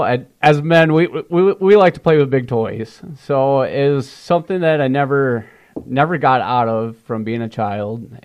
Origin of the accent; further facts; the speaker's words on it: Palo, Michigan, United States; also born or lived in Lowell / Alto; So I grew up in Palo, Michigan for about 10 years of my life. Then moved to Lowell, Michigan, raised on a farm over in Alto.